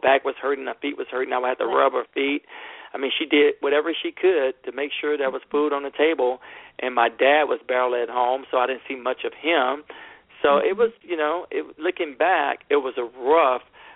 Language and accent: English; Houston, Texas, United States; Well, I grew up in South Park Sunnyside here in Houston, Texas, which is a rough neighborhood.